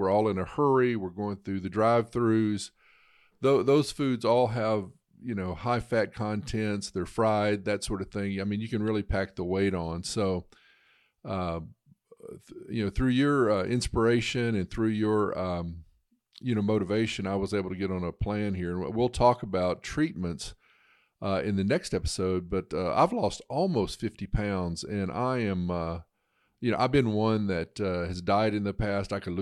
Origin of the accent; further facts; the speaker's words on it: Memphis, Tennessee, United States; I came back to my hometown here in Memphis